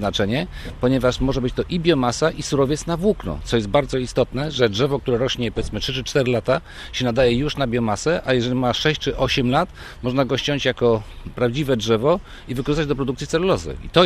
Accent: Kuyavian-Pomeranian Voivodeship, Poland; ja zresztą pochodzę z Borów Tucholskich

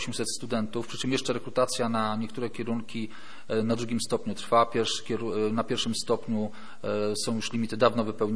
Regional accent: Szczecin, West Pomeranian Voivodeship, Poland; now in Gdańsk, Poland; cały czas mi wszyscy jak mantrę powtarzają, że jestem ze Szczecina.

